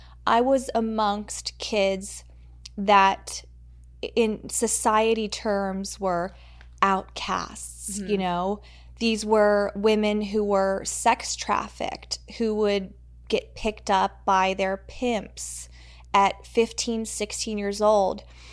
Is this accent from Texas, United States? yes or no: yes; Texas, United States; My childhood growing up was very sheltered. You know, I came from Texas, and it was just, it's a different world out there.